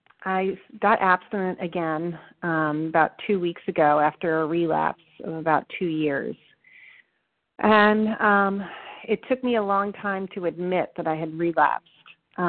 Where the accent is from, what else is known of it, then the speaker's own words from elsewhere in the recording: Virginia, United States; I'm from Virginia.